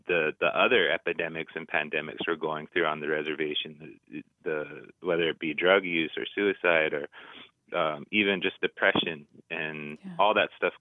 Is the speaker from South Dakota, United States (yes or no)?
yes; South Dakota, United States; Yeah, I live in Pierre. I'm originally from the Crow Creek and Cheyenne River tribes, Dakota and Lakota.